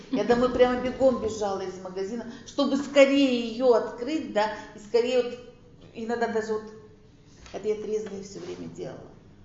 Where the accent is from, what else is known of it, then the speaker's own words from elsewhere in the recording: Arkhangelsk, Arkhangelsk Oblast, Russia; Я приехала из Архангельска.